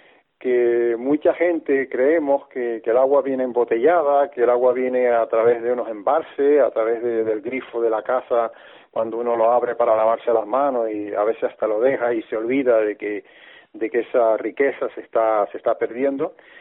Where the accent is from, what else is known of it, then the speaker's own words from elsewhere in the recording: Venezuela; born there; y yo nací en Venezuela 5 años o varios años después de que él arribara a la octava isla, como la llamamos, ¿no?